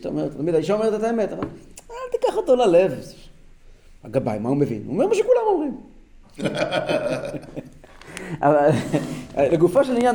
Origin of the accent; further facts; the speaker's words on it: Kfar Chabad, Central District, Israel; now in Holon, Israel; אני גדלתי במקומות, אני יודע, זה אחר כך היה לי מאוד קשה פה להתרגל לחיים בחולון